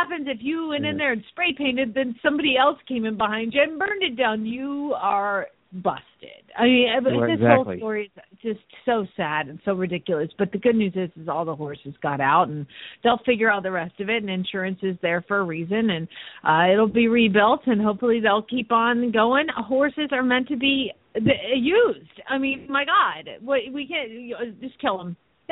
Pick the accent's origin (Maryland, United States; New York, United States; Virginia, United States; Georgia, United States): Georgia, United States; I could have sworn it'd be Georgia, my home state.